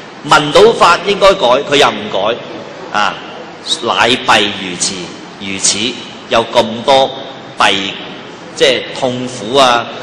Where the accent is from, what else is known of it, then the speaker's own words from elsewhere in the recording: China; 嚟换呢系我哋中国人对于佛入涅槃嘅一个另外一个形容词